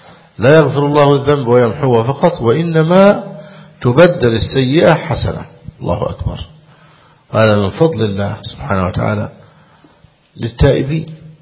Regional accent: Egypt; وأسأل الله أن يعافي بلاد المسلمين ويعافي بلادنا مصر وسائر بلاد المسلمين من شرهم.

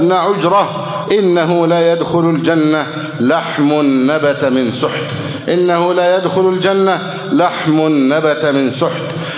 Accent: Egypt; اللهم احفظ بلدنا مصر أمنا أمانا، سخاءً رخاءً وسائر بلاد المسلمين.

